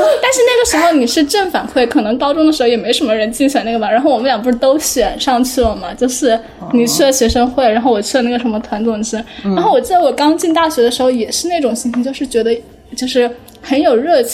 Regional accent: Huanggang, Hubei, China; 我们来自于黄冈，不叫黄冈。我现在每次就是有同事问我来自哪，我说黄冈

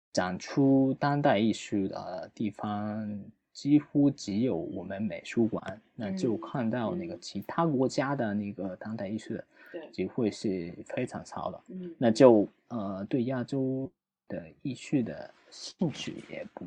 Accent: Fukuoka, Japan; born there; Chinese is a second language; 就是因为我是出生于福冈，现在也住在福冈的

